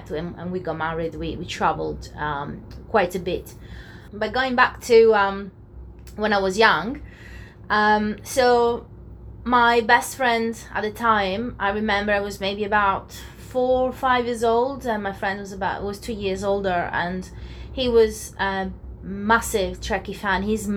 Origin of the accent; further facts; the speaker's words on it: Veneto, Italy; English is a second language; moved away as an adult; now in United Kingdom; I have an accent. Yeah. I'm from Italy originally. From near Venice.